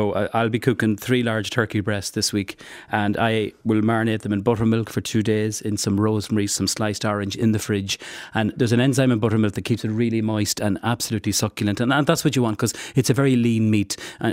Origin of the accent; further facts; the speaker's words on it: Cavan, Ulster, Ireland; We're from Cavan. We don't waste anything.